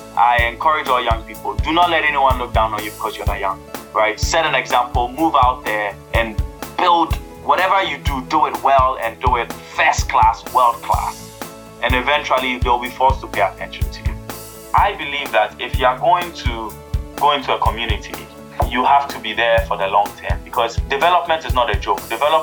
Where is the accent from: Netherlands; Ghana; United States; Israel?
Ghana; I grew up in Ghana. I'm very much Pan-African, both in philosophy and in DNA, because I am mostly Ghanaian, but I'm also part Burkinabe and Egyptian.